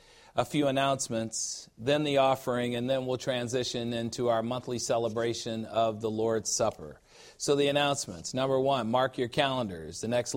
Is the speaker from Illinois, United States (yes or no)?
yes; Chicago, Illinois, United States; You know, I'm from Chicago, and Chicago is allegedly the second city until you go to New York and you find out that Chicago is Topeka, Kansas, with bigger buildings.